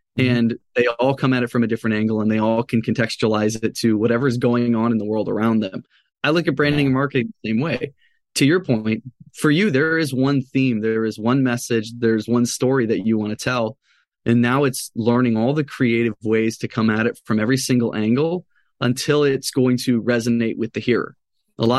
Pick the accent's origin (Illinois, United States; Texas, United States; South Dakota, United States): Illinois, United States; Chicago; I grew up in Chicago, so I'm a diehard Bulls fan.